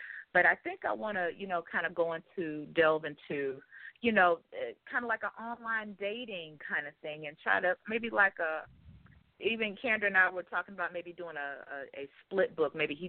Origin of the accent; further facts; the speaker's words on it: Chicago, Illinois, United States; I'm from Chicago, born and raised in the Chi